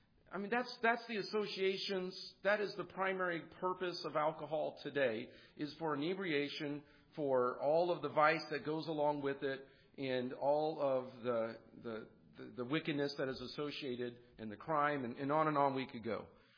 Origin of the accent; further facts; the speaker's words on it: California, United States; I'm from California. Don't throw tomatoes at me. I know it's the land of the fruits and nuts, but there are some good people out there.